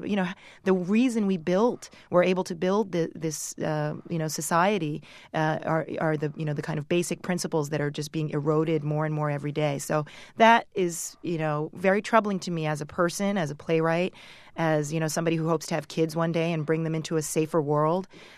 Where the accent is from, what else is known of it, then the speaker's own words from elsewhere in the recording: United States; sometimes as an American, to watch the news